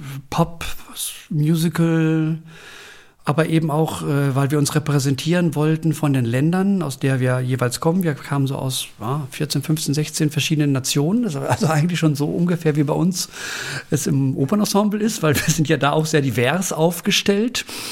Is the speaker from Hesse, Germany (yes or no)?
no; Klosterbauerschaft, North Rhine-Westphalia, Germany; da bin ich im Ostwestfälischen in Klosterbauerschaft aufgewachsen, genau. Bin doch zur Schule gegangen, zur Grundschule, dann etwas später zum Gymnasium nach Bünde, das ist die nächstgrößere Stadt, so 6-7 Kilometer entfernt.